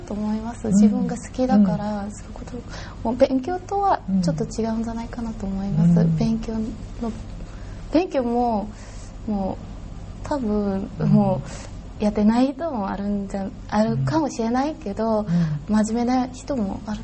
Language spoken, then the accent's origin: Japanese; South Korea; 私やっぱり韓国人だから韓国でこんな服を着てちょっと歩いたりしたら